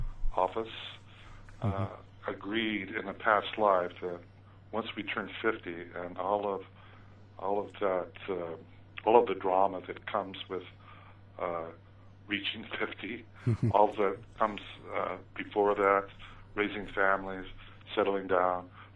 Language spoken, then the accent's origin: English; Ogden, Utah, United States; when I was growing up in Ogden, Utah